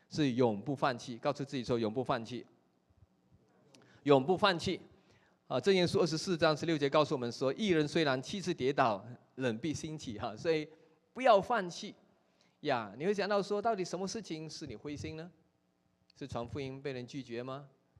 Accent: Malaysia; 但是我刻意每年回去亚洲宣教的时候，就 特地从吉隆坡开3个小时的车到我的老家，然后到他的家里去拜访他。

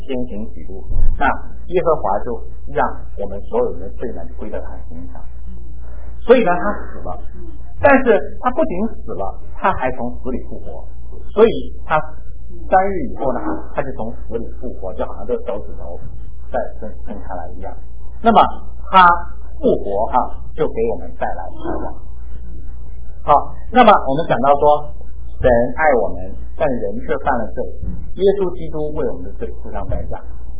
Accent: China; 这些都是我们中国人的讲法啊

